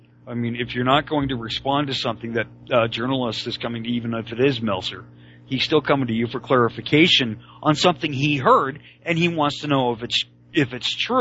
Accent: Canada; I'm a Canadian, and I don't recall ever seeing anything called

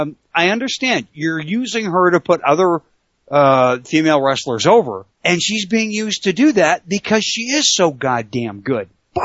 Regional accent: Canada; and I'm Canadian and she's a Hart family member

